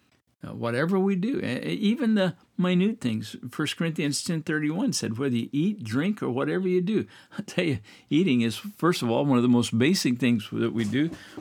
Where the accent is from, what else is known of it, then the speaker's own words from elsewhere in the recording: Midwest, United States; I grew up in the Midwest, and oh, I remember.